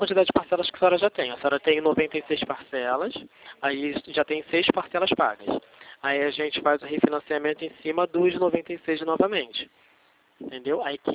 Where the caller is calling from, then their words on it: Rio de Janeiro, Brazil; Aqui no centro do Rio, Presidente Vargas.